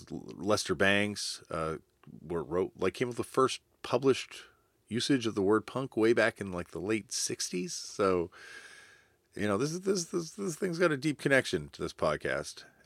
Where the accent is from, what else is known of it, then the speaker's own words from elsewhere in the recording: Canada; accent: Canadian; And I know people make fun of my Canadian accent, so that is O-U-T out a punk.